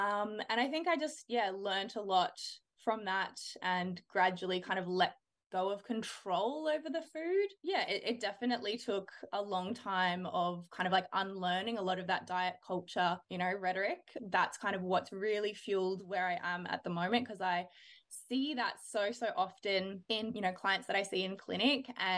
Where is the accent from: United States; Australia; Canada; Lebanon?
Australia; Melbourne, Victoria; moved away as an adult; now in Brisbane, Australia; I grew up in Melbourne. I lived there until I was about 22. And now I live in Brisbane, obviously in Australia.